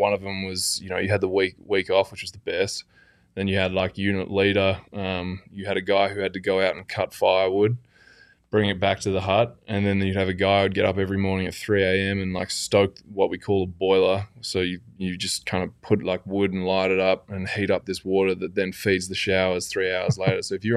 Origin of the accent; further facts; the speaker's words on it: Australia; I'm Australian.